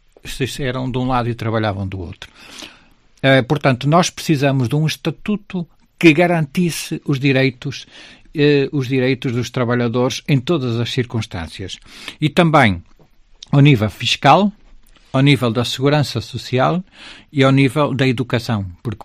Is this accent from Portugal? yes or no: yes; Portugal; now in Vigo, Spain; E como português, gostaria de dizer o seguinte